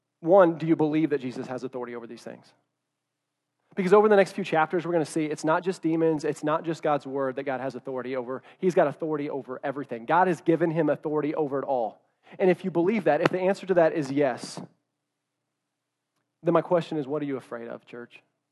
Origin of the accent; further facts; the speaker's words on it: Bolivar, Missouri, United States; I'm from Bolivar, and I'm one of those weird people. I love Bolivar. I wanted to live in Bolivar the rest of my life.